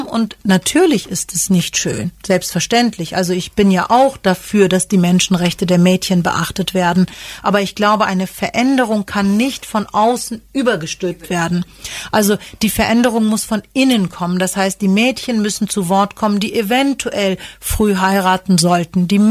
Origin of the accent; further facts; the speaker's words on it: Hamburg, Germany; Ich bin in Hamburg geboren, habe da auch die Grundschule gemacht.